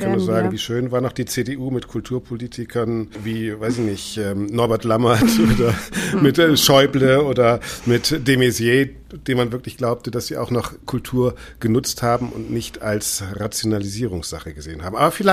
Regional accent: Bremen, Germany; Also ich sehe das auch in meiner Heimatstadt in Bremen

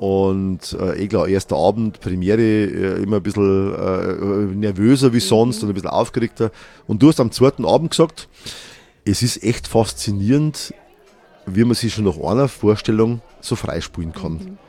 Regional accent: Bavaria, Germany; also ich bin ein Niederbayer. Ja. Das ist einfach mal so. Das hört man, das sieht man, das spürt man.

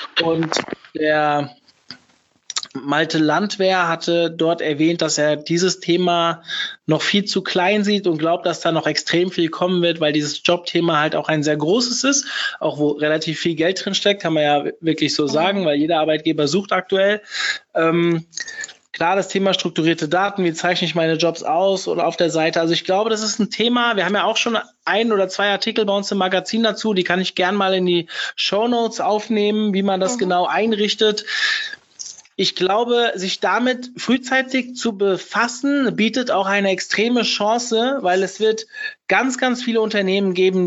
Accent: Hesse, Germany; ich komme ja aus der Rhein-Main-Region

